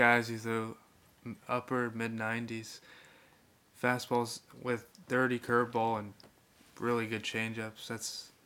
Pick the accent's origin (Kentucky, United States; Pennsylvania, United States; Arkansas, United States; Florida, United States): Florida, United States; Orlando; now in Charlottesville, United States; That no, I grew up in Orlando, Florida.